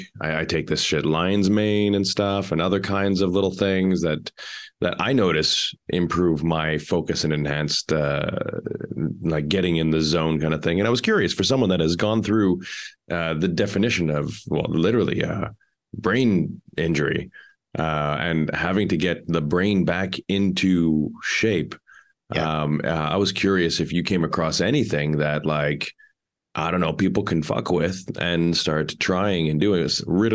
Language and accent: English; Netherlands; accent: Dutch; English is a second language; As you can tell by my thick Dutch accent, I am far from a Dutch dictionary